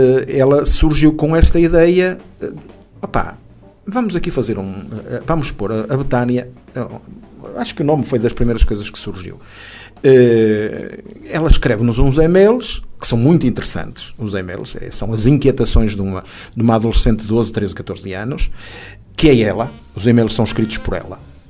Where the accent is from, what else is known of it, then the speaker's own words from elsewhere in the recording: Norte, Portugal; accent: Northern Portuguese; estou a falar à moda do Norte